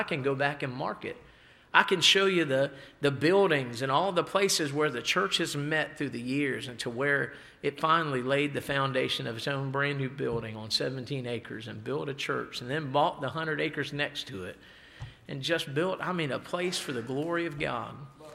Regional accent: Maryland, United States; I'm not from Delaware. I'm from Maryland, but my wife is from Delaware.

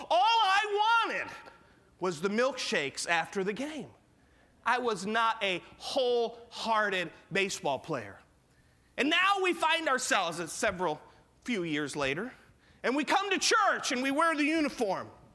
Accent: Haines City, Florida, United States; And that was enough for any man growing up in Haines City.

